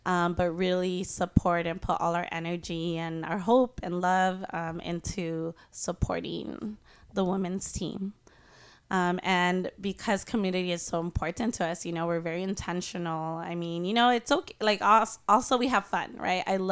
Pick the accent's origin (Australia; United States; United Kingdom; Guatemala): Guatemala; Quetzaltenango; So I'm from Quetzaltenango, Xelajul, and our team.